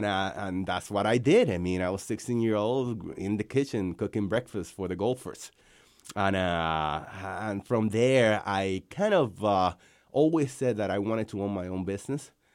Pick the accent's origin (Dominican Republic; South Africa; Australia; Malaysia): Dominican Republic; now in United States; growing up in Dominican Republic, you know, I was, you know, just a kid with we weren't as affluent as many of the, you know, my friends born here in the United States.